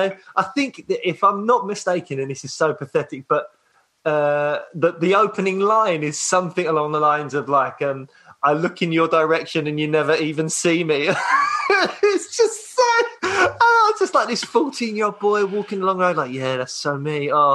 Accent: Peckham, London, United Kingdom; I grew up in Peckham. So, mainly all just like South London. So I grew up in Peckham, but then went to school, ended up going to school in Croydon when it's like Brit school and stuff.

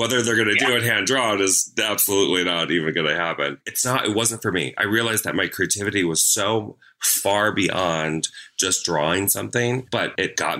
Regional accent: Minnesota, United States; now in Orlando, United States; So I grew up in Minnesota and I went to college at Ringling College of Art and Design, which is down in Sarasota.

